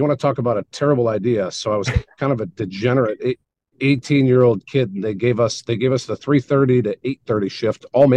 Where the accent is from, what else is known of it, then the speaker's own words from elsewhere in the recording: Michigan, United States; growing up in Michigan, I will tell you that it is, Ford or GM